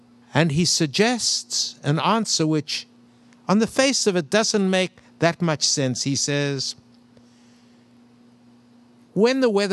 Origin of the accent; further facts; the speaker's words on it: South Africa; now in United States; the climate in which I grew up in South Africa